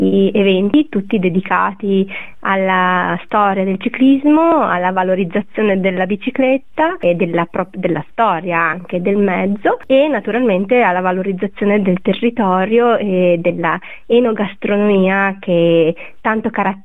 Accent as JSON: {"language": "Italian", "region": "Liguria", "country": "Italy", "tie": "born there", "said": "perché io sono ligure di nascita"}